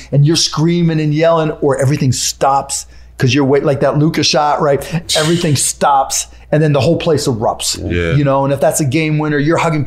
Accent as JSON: {"language": "English", "town": "Pittsburgh", "region": "Pennsylvania", "country": "United States", "tie": "born or raised there", "said": "I grew up in Pittsburgh. It was Steelers, Penguins, Pirates, right? There wasn't an NBA team."}